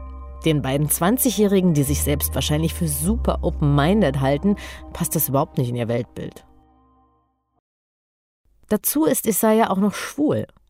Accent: Berlin, Germany; Ausgerechnet in meiner Heimatstadt, in der ich mal das Gefühl habe, jeder darf hier genauso sein, wie er will.

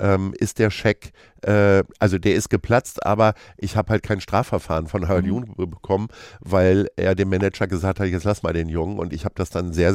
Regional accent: Stadthagen, Lower Saxony, Germany; wenn ich sage, ich komme aus Stadthagen

